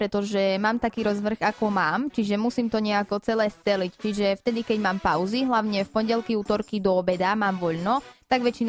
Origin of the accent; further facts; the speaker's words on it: Nižný Klátov, Košice Region, Slovakia; Pochádzam z dedinky blízko pri Košiciach, Nižný Klátov.